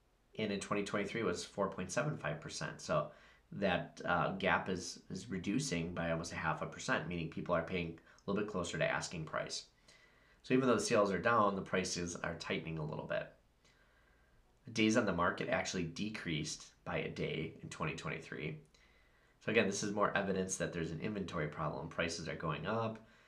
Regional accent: Wisconsin, United States; here in my home state of Wisconsin and also my local area.

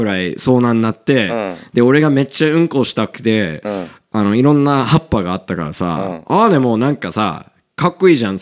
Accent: United States; まあ、俺はアメリカ人で、

